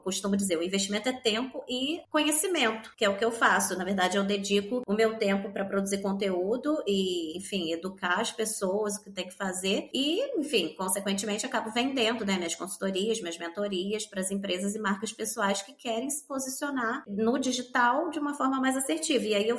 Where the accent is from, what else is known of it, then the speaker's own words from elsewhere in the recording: Brazil; now in Lisbon, Portugal; Nós somos brasileiros, já temos uma certa espontaneidade natural.